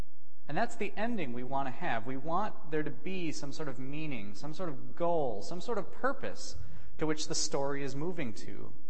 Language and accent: English; United States; I'm an American, so some of the stories that I grew up with are going to be different from yours.